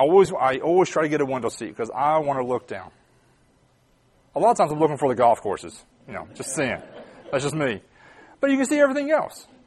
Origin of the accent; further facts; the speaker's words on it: Texas, United States; Because growing up in North Texas, guess what? There's no mountains. There's barely trees.